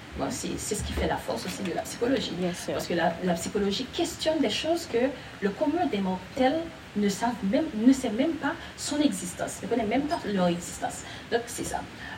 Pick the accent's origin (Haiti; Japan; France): Haiti; En tant qu'haïtien, nous sommes porteurs, je dis porteurs parce qu'il y a des garçons aussi, nous sommes porteurs des traumas